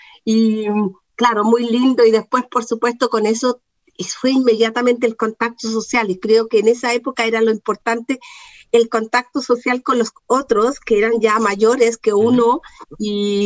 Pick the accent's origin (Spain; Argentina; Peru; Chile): Chile; Chiguayante, Biobío; Yo soy nacida en Coronel, viví en Chiguayante